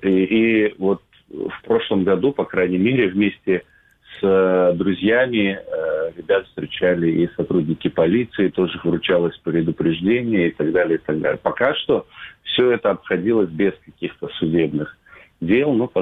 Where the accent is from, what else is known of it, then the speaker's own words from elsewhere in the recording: Crimea, Ukraine; Мы же стараемся провести эти мероприятия именно наоборот, с другим акцентом, что мы есть крымские татары, свободные люди